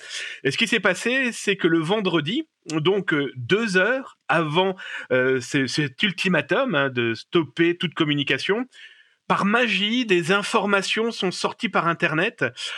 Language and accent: French; France; il faut savoir que chez nous en France, tous les 5 ans, on a l'élection présidentielle.